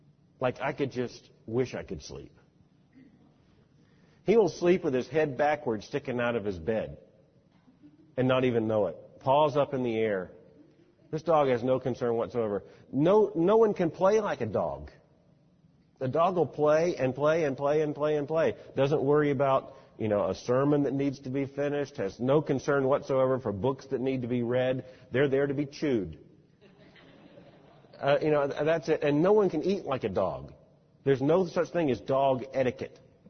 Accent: Florida, United States; I grew up in South Florida where we had spring all the time, or summer, more like it.

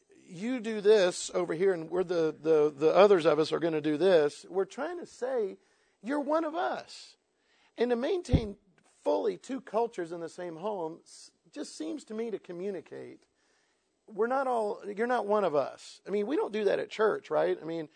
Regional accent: Florida, United States; I'm from Florida. A hurricane is all I know.

